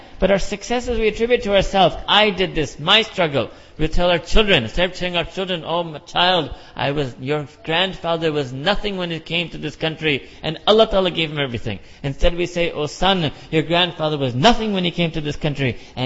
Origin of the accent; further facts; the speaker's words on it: New York City, New York, United States; I was raised on Coke in New York City.